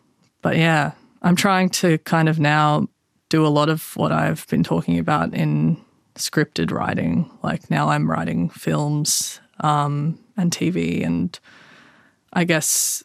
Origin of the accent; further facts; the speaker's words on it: Orange, New South Wales, Australia; I'm writing a lot of stories about growing up in Orange, and, you know, I guess I want to write characters who are Indigenous